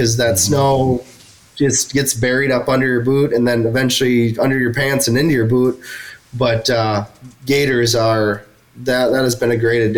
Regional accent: Minnesota, United States; because I'm obviously from Minnesota here and I've spent a little time out west

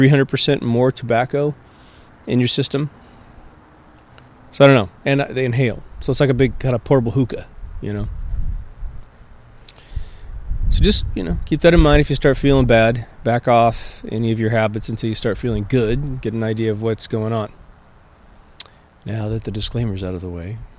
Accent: United States; What's interesting about being an American and starting off in a New World stash

